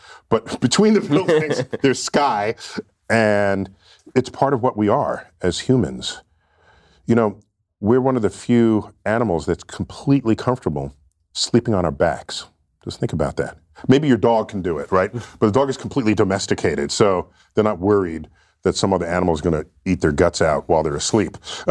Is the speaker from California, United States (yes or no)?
no; New York City, New York, United States; A first visit to my local planetarium, the Hayden Planetarium. I grew up in New York City.